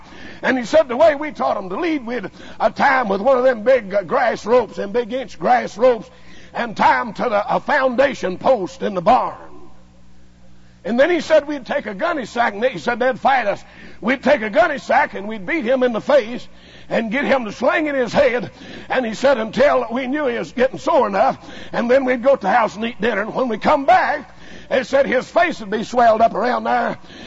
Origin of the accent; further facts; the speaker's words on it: Kentucky, United States; Said, well, I got my driver's license. I said, I'm from Kentucky.